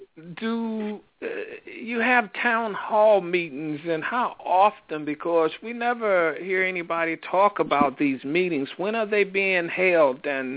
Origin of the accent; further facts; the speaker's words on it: Enfield, New Hampshire, United States; what type of environment I grew up in Enfield to leave Enfield, and that's what most people do.